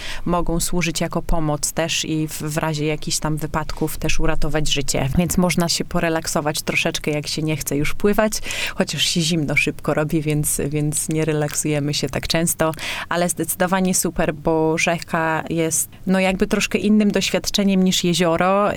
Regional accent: Olsztyn, Warmian-Masurian Voivodeship, Poland; now in Birmingham, United Kingdom; pochodzę z Olsztyna i jestem zdecydowanie wodną dziewczyną, a że mieszkam tam, gdzie mieszkam w Anglii, czyli w Birmingham

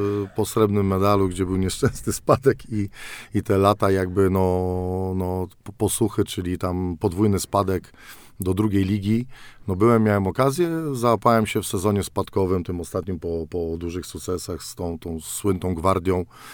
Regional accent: Olsztyn, Warmian-Masurian Voivodeship, Poland; no bo wiadomo, jestem z Olsztyna, były zawodnik

